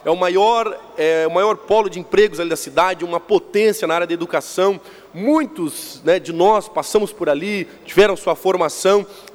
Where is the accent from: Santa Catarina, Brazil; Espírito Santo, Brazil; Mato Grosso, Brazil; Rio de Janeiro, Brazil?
Santa Catarina, Brazil; Laguna; Eu vim de Laguna, uma cidade que há quase 7 décadas não tinha uma voz, não tinha um deputado, uma cidade que tem IDH, todos os números são abaixo